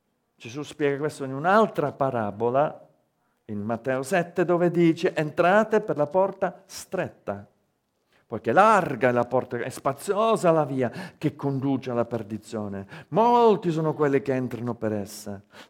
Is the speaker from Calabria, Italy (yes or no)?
yes; Calabria, Italy; Noi siamo calabresi in questo modo, senza pensarci, nati qua, cresciuti qua e alla fine eccoci qua.